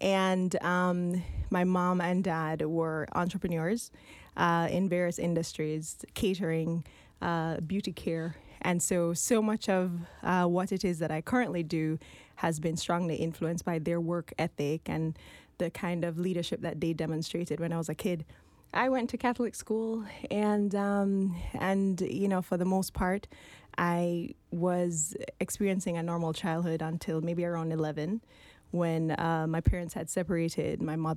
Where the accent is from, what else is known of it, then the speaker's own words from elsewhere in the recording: Jamaica; So I grew up on an island where we have a set of folks who are extremely ambitious. And if you want to talk about a stereotypical Jamaican, you can say that we all had 10 jobs.